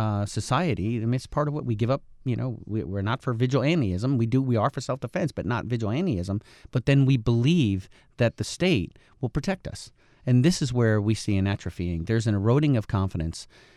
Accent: New York, United States; I'm from Columbia County

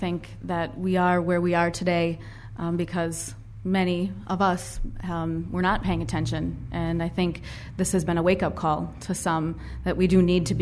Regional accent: Wisconsin, United States; I was born and raised in Wisconsin, and my hope for the future is that we return to the Wisconsin that I knew as I grew up.

